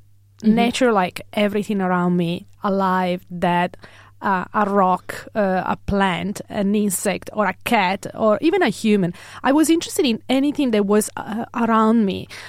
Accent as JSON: {"language": "English", "country": "Italy", "tie": "born or raised there", "moved": "as an adult", "lives_now": "Australia", "said": "this is my story. I was born and raised in Italy. I moved definitely to Australia in 2013."}